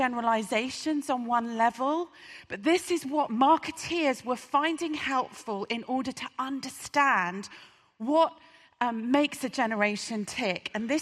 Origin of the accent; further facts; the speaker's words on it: United Kingdom; And obviously as British people, we always apologise if we bump into anyone